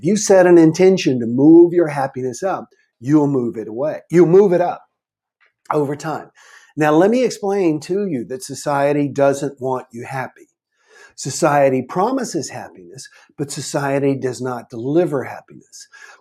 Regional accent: Manning, South Carolina, United States; born there; also born or lived in Charlotte / Seattle / Kansas City; now in Key Largo, United States; I was born in Manning, South Carolina, actually, and then I moved to Charlotte, North Carolina, Seattle, Washington, back to South Carolina, to North Carolina several times.

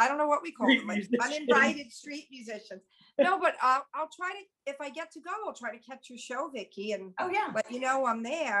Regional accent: New York, United States; Like, I come from Long Island and I never saw a cow or a chicken or anything because it was the burbs, you know

